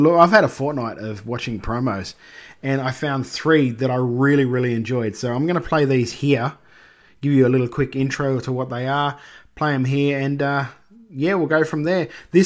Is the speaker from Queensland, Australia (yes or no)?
yes; Queensland, Australia; And finally, in my home state of Queensland, oh look, I'm booked this weekend.